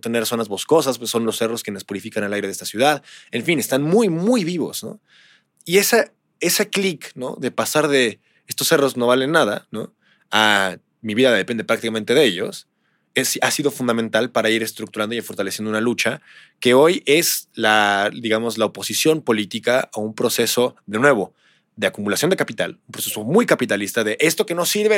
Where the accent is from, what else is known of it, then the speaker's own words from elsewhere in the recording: Chihuahua, Mexico; Yo soy de Chihuahua.